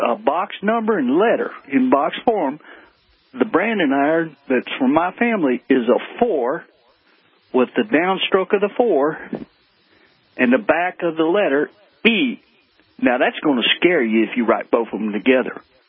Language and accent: English; the West, United States; I'm from the West. My family's from the Midwest.